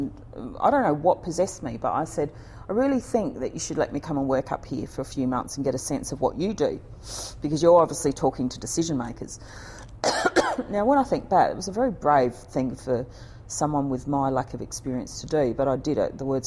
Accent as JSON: {"language": "English", "town": "Adelaide", "region": "South Australia", "country": "Australia", "tie": "born or raised there", "said": "Adelaide, the Queen Victoria Hospital in 1970. I grew up in the suburbs of Gillis Plains, Fairview Park and Clearview."}